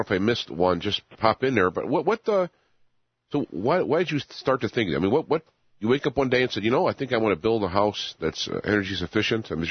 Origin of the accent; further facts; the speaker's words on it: Chicago, Illinois, United States; when I grew up here in Chicago area